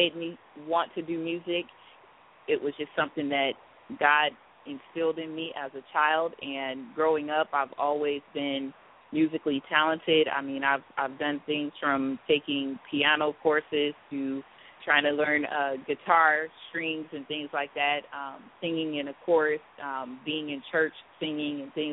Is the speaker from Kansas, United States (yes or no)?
no; Phoenix, Arizona, United States; also born or lived in Lubbock; I was born in Texas, in Lubbock, Texas, and brought out to Phoenix, Arizona as a baby.